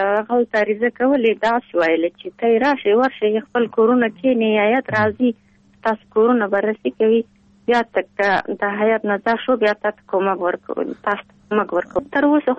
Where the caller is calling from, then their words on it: Pul-i-Khumri, Baghlan, Afghanistan; موږ د ولسوالۍ طالب واشک نه مهاجر شوې دلته د پیل خمرې کراغلی